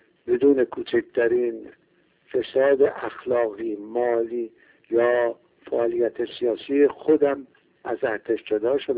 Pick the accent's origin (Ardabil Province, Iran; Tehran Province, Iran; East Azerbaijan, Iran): East Azerbaijan, Iran; Tabriz; born there; در سال 1319 در تبریز به دنیا آمدم.